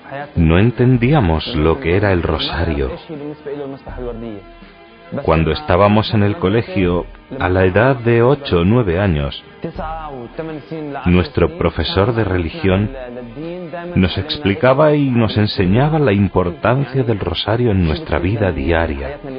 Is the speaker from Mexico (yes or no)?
no; Beit Jala, West Bank, Palestine; Spanish is a second language; Tengo 23 años y soy de Beyjala. Beyjala es un pueblo pequeño cerca de Belén